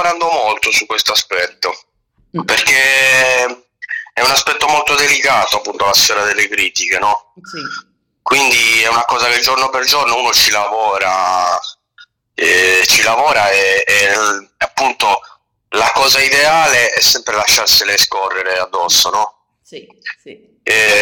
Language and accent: Italian; Olbia, Sardinia, Italy; lo porterei in Sardegna a vedere la mia terra. Vedere Olbia così.